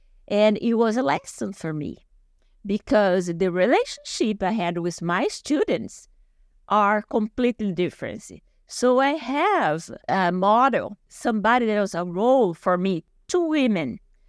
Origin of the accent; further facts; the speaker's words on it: São José do Rio Preto, São Paulo, Brazil; English is a second language; But fortunately, I was studying in Rio Preto, that is my hometown. The university I was going to was there. My parents lived there.